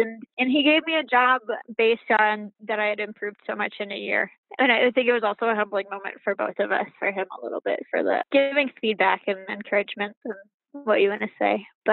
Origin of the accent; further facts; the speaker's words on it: Texas, United States; moved away as an adult; also born or lived in London / San Francisco / Rhode Island; I'm a creative director at Meow Wolf currently. And I grew up in Texas. And then I was kind of all over the place as an adult. I was in London for a while, in San Francisco for a while.